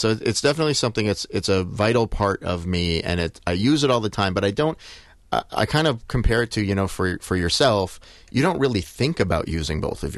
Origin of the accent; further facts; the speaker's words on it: Madison, Wisconsin, United States; I grew up here in Madison. I went to Crestwood Elementary School.